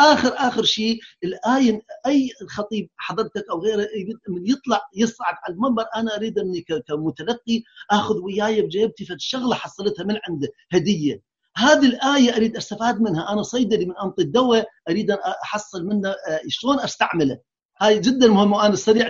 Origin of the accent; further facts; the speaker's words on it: Iraq; اللي كانت عندنا بالعراق أو بالدول مالتنا